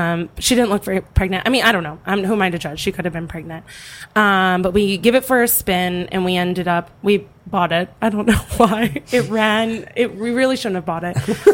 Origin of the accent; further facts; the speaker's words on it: Philadelphia, Pennsylvania, United States; also born or lived in New York; now in Los Angeles, United States; I'm from Philadelphia.